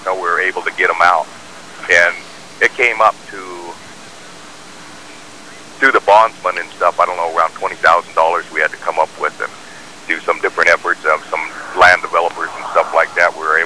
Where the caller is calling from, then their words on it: Salt Lake City, Utah, United States; I'm in Salt Lake right now.